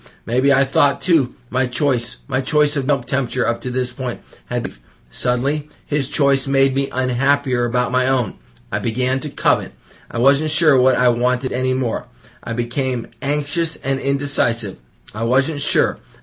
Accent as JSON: {"language": "English", "region": "England", "country": "United Kingdom", "lives_now": "United States", "said": "As an Englishman, one of the biggest challenges I faced in America"}